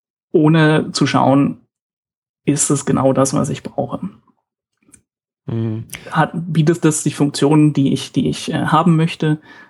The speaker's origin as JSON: {"language": "German", "region": "Brandenburg", "country": "Germany", "lives_now": "Stuttgart, Germany", "said": "ich bin extra fürs Studium nach Stuttgart gekommen, ursprünglich komme ich aus der Umgebung von Berlin."}